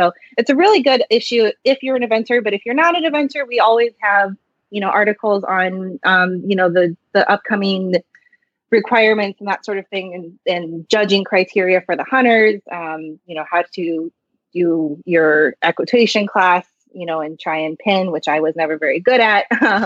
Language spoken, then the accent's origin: English; Kansas City, United States; I'm from Kansas City, and everything is nice and landlocked there.